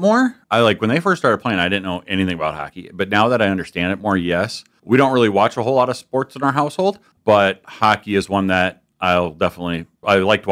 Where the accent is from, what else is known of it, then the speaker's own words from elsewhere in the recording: Sioux Falls, South Dakota, United States; now in Yankton, United States; I came from Sioux Falls, Brandon area. Yep. And then been here since 2007.